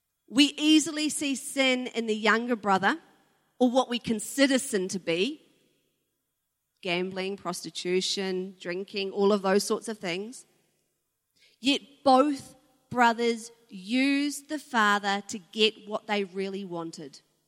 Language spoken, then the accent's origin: English; New Zealand; with our lens of being a New Zealander, living in New Zealand, living in a farming nation